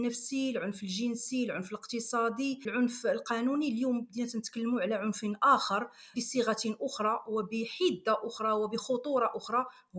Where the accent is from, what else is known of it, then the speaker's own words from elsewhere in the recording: Casablanca, Casablanca-Settat, Morocco; born there; من مواليد مدينه الدار البيضاء